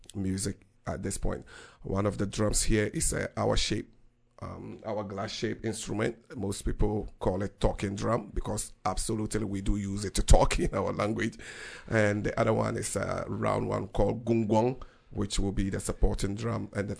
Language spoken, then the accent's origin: English; Northern Region, Ghana; first language Dagbanli; So this happened to be my first language, which is the Dagbanli. I also just happened to be part of the Buzung clan.